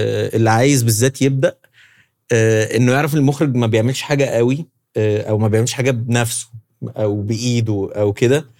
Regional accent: Ismailia, Ismailia Governorate, Egypt; انا من اسماعيليه، فمدرستي كانت في اسماعيليه والحضانه وكده

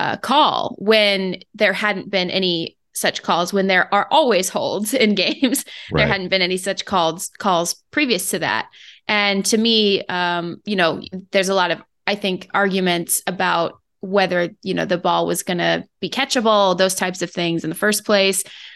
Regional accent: Phoenix, Arizona, United States; as a Phoenix resident, former longtime born and raised in Phoenix, Arizona

